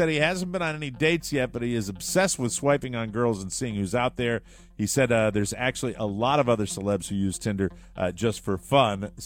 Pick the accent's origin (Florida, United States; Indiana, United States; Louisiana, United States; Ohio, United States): Florida, United States; And now a little something-something from my home state, boys.